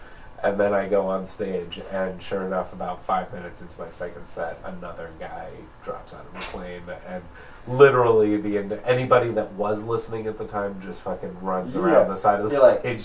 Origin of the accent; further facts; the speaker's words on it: New York, United States; I had a joke where I mentioned that I'm originally from New York.